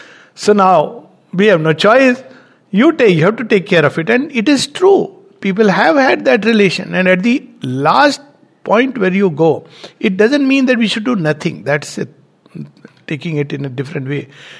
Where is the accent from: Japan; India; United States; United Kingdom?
Japan; As I had when I came from Japan, I was on the boat at sea, not expecting anything.